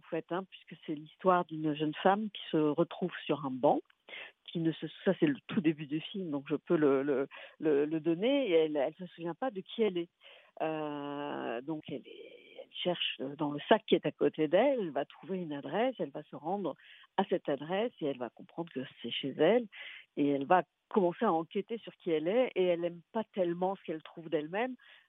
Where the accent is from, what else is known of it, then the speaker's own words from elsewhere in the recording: Montauban, Occitanie, France; also born or lived in Limoges; Absolument, je suis montalbanaise et j'ai grandi à Montauban. Je suis née à Limoges, mais je suis arrivée à 5 ans à Montauban et j'y suis restée jusqu'au bac. Donc j'ai mes parents toujours là-bas, donc je reviens régulièrement.